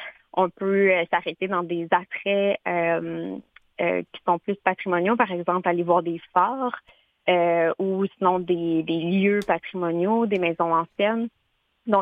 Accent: Quebec, Canada; Dans mon coin, donc moi je viens de la Naudière

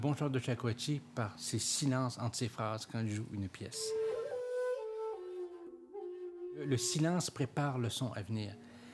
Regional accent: Quebec, Canada; born there; Je suis gaspésien de naissance.

